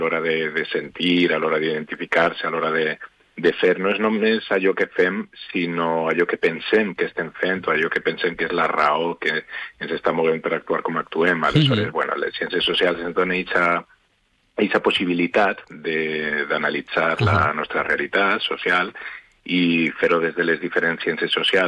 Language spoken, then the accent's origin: Catalan; Valencia, Valencian Community, Spain; born there; first language Spanish; Catalan is a second language; jo sóc nascut a València Ciutat, jo sóc castellano parlant, de a casa meva no es parlava valencià